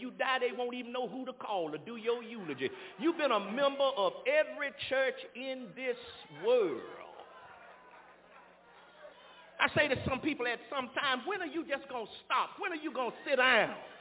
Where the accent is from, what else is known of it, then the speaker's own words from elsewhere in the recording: Arkansas, United States; I'm from Arkansas.